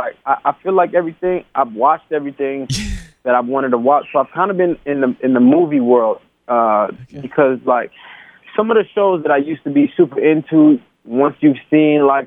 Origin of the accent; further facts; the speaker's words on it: Haiti; I'm from Haiti, and compas are our big music that we have there.